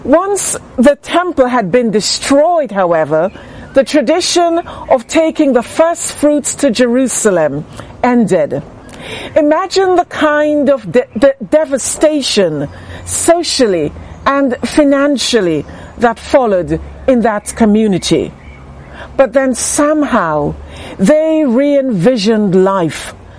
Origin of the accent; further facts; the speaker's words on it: Montego Bay, Saint James, Jamaica; As a little girl growing up in Montego Bay, Jamaica, steeped in the life of the church